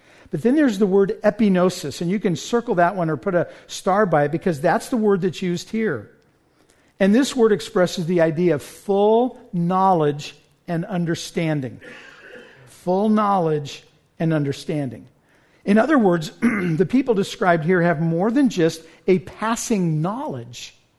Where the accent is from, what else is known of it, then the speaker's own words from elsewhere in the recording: Wichita, Kansas, United States; When I was in high school, I grew up in Wichita, Kansas. There's no ocean, so we'd spend a lot of time at a pool.